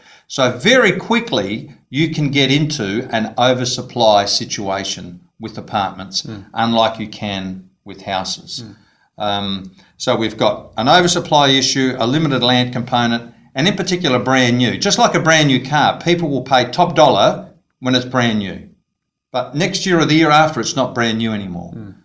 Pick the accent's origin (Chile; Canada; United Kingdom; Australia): Australia; South Australia; I'm in Victoria today. I'm from South Australia.